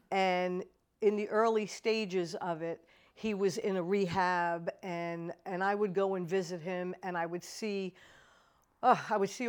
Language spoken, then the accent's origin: English; Brooklyn, New York, United States; Well, I grew up in Brooklyn, New York. And so there were quite a few guys who played guitar from my neighborhood.